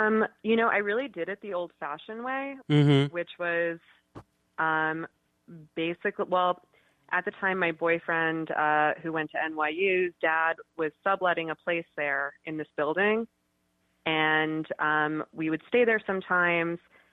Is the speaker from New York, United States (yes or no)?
yes; Manhattan, New York, United States; Yeah. I mean, I grew up in Manhattan, and I had never gone to the Lower East Side.